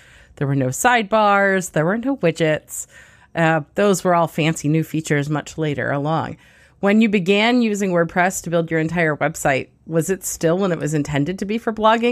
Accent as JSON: {"language": "English", "country": "United States", "said": "I'm an American with many Canadian coworkers"}